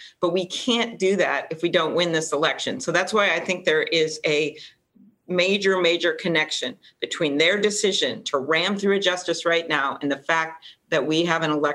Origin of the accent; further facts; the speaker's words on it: Minnesota, United States; Probably I'll be in my home state, as I said, at my house, you know, with my own little signs, whatever, just like everyone else. We may have a small gathering in Minnesota